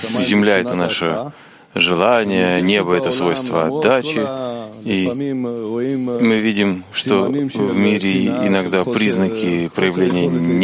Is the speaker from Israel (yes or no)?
yes; Ashdod, Southern District, Israel; я из Ашдода. Добрый вечер.